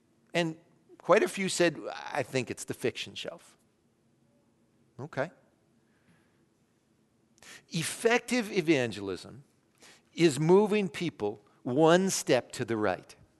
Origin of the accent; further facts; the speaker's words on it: Canada; much greater percentage of Canadians live far to the left on Engel's scale than when I was a teenager growing up in Canada.